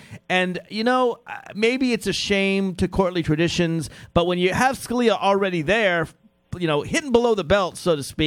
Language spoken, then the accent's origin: English; Virginia, United States; My home state of Virginia, by the way, is also revamping its laws.